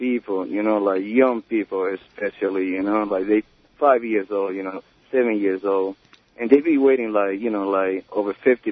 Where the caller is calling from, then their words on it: New York, United States; I'm calling from Rockland County, New York.